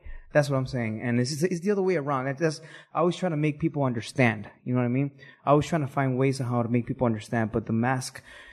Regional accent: Chicago, Illinois, United States; also born or lived in Mexico City, Mexico; Well, I was born in Chicago. Then I moved back to Mexico City for about five and a half years. Then went back to Chicago.

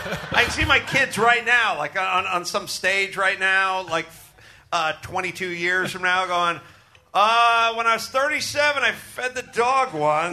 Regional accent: North Hollywood, California, United States; I didn't have that. I grew up in North Hollywood.

